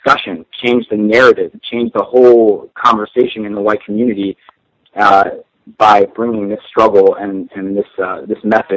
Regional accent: Miami, Florida, United States; I grew up in Miami, so I grew up in a very international environment.

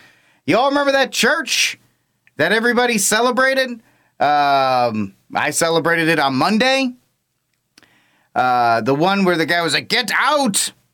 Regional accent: Northeast, United States; I grew up in the Northeast addicted to Dunkin' Donuts.

